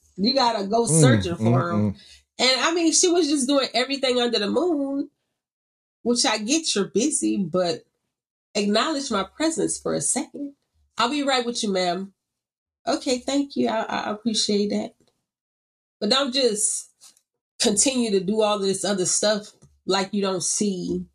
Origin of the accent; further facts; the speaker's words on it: Louisiana, United States; I'm the kind of person, like, I'm from Louisiana.